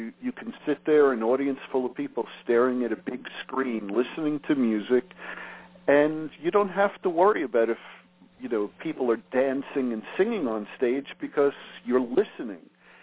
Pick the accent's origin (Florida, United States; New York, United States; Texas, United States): New York, United States; Long Beach; now in Maine, United States; We grew up in Long Beach, New York together. He now lives in Philly, and I live in Maine.